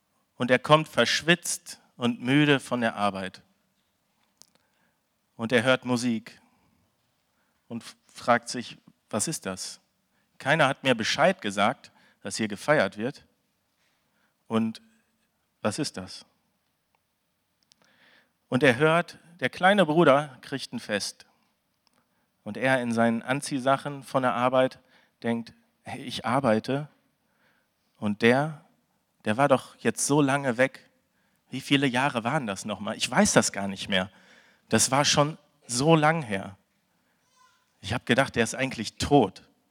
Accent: Oberhausen, North Rhine-Westphalia, Germany; Ich bin in Oberhausen geboren, bin also ein Kind aus dem Pott

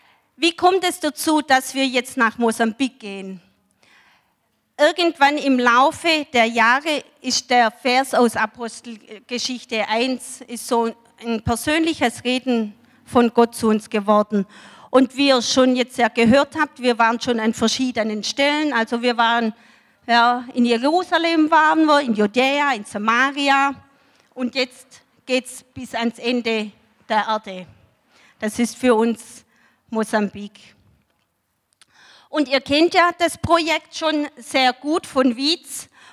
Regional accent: Baden-Württemberg, Germany; ich komme aus dem Schwabenland, aus in der Nähe von Ulm.

